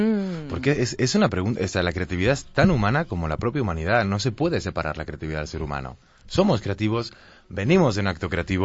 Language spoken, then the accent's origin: Spanish; Torrelodones, Community of Madrid, Spain; Hombre, debo decir que me crié en Torrelodones.